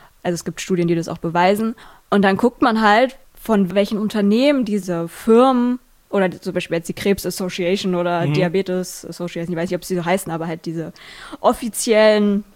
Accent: Kleinmachnow, Brandenburg, Germany; ich komme aus Kleinmachnow, das ist bei Berlin.

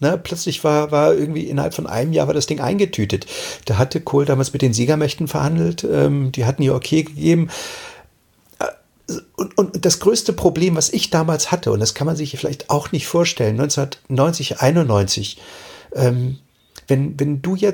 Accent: East Germany, Germany; ich komme eigentlich aus dem Osten

